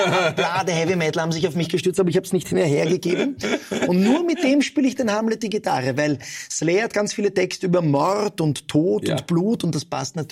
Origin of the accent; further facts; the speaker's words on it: Vienna, Austria; born there; Beide Eltern sind aus Italien. Ja, meine Mutter ist aus Florenz, mein Vater war aus Venedig, ich bin aber in Wien geboren.